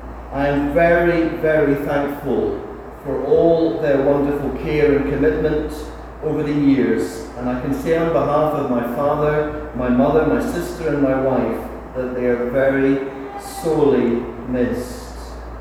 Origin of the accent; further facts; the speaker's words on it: Manchester, North West England, United Kingdom; born there; I was born in Manchester, which is in England. My mother wasn't taken by my father up across the border to Scotland to have me, but I don't actually have an English relative in the world. They're all Scottish